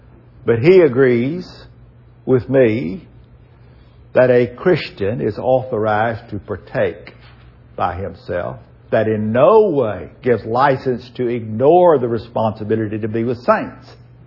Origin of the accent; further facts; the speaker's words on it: Port Arthur, Texas, United States; I know where I grew up in Port Arthur, Texas, where there were refineries